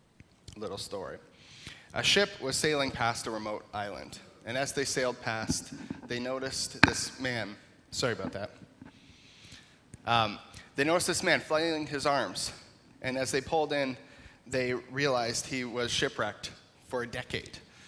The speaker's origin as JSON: {"language": "English", "town": "Holstein", "region": "Ontario", "country": "Canada", "tie": "born or raised there", "lives_now": "Acton, Canada", "said": "that although I'm currently from Acton, I did grow up in Holstein, Ontario, so this area is quite familiar to me. Spent a lot of time here in Mount Forest growing up through the years."}